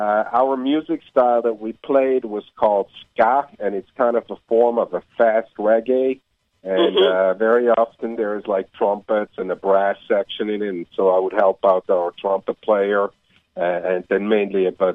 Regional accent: Switzerland; I'm kind of from the Swiss Alps, and you know, there's a lot of land and a lot of cows, and not really anything else.

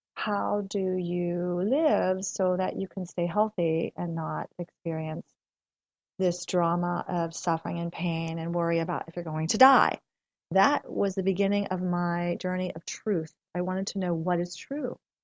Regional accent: Florida, United States; Well, I grew up in South Florida. Back then, there were no ice rinks.

